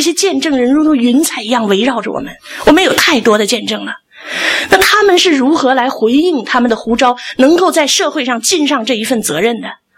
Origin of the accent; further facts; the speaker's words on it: China; now in Australia; 因为我们是中国人，我用我们的祖国作为比较